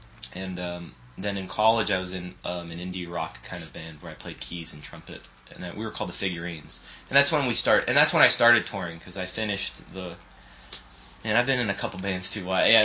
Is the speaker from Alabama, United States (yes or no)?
no; Los Angeles, California, United States; I grew up. I grew up in West Side and Los Angeles. But I went to high school in the Valley.